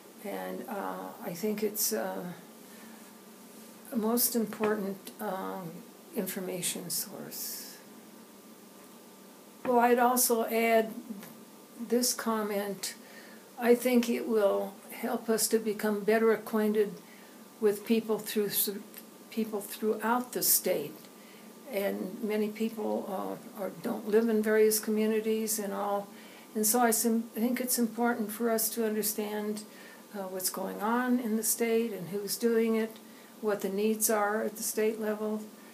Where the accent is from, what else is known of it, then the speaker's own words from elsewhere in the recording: Cheyenne, Wyoming, United States; I was born in Wyoming. I'm an honor graduate of the University of Wyoming, and I have spent the rest of my life in Cheyenne.